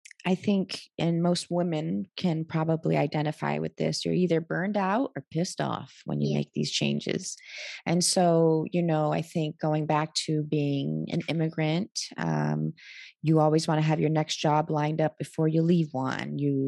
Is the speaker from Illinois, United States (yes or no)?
no; New York City, New York, United States; moved away; that was the big thing when I left New York. My identity was, I'm a New Yorker and I'm the founder of this nonprofit.